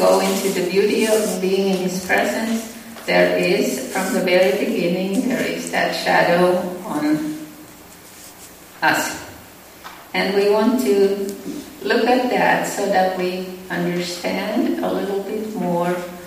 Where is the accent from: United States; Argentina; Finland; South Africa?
Finland; English is a second language; moved away; I am from Finland, and that's why I have an accent, and I lived here for 36 years, but I cannot lose it.